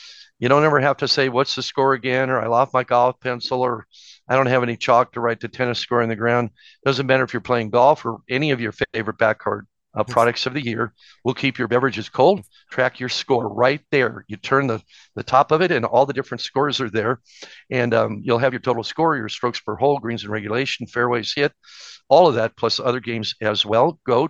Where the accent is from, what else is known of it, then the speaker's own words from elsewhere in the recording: Tempe, Arizona, United States; And we moved to Phoenix, and I grew up in Tempe, Arizona, in the shadow of Arizona State University. And I've been here my whole life